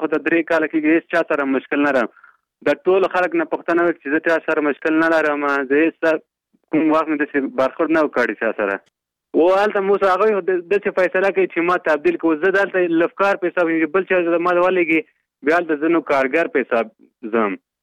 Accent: Logar, Afghanistan; now in Kabul, Afghanistan; زه د لوګر اوسېدونکی یم، پلن په کابل کې اوسېږم.

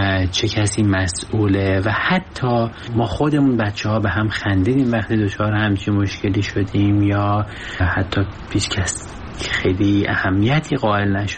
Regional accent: Iran; بچه‌هایی که تو ایران بزرگ شدیم

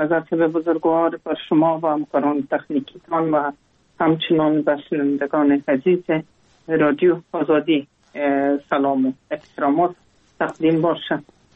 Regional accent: Kabul, Afghanistan; بعد از جای به جای دیگه در کابل ماندیم. پانتون خود تحصیلات عالی خود کلش در کابل ختم کردیم و تحصیلات ما به سر رسندیم. در یک خانواده روشن فکر به دنیا آمدیم.

